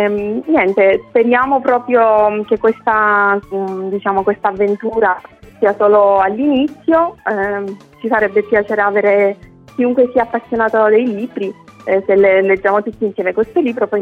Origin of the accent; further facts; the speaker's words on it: Iran; Italian is a second language; Sì, esatto, essendo iraniana